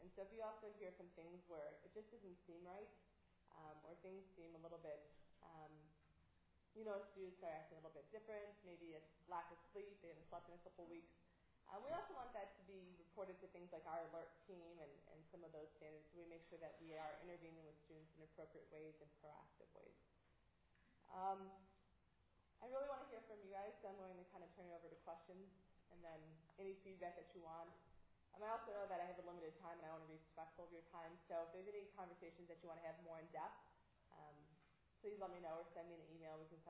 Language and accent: English; Michigan, United States; I'm originally from Michigan. I spent time as a criminal defense attorney up there.